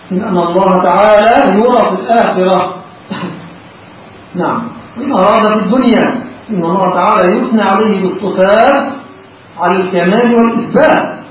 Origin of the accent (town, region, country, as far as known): Egypt